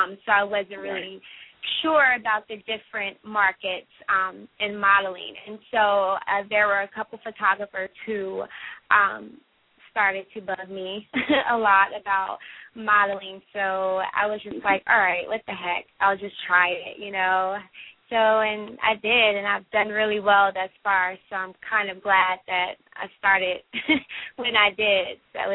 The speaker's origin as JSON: {"language": "English", "town": "Gretna", "region": "Virginia", "country": "United States", "lives_now": "Atlanta, United States", "said": "I am originally from Gretna, Virginia. I'm pretty sure no one knows where that is. It's a really small town in Virginia. And now I am in Atlanta."}